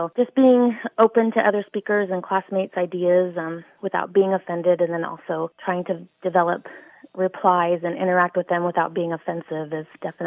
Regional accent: Bremen, Kansas, United States; I'm from Bremen, Kansas, but Hanover Hospital sponsored me for the program.

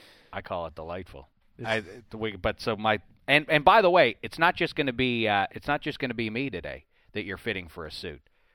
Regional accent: Pittsburgh, Pennsylvania, United States; Not Pittsburgh. Not a lot of tailored suits in my hometown.

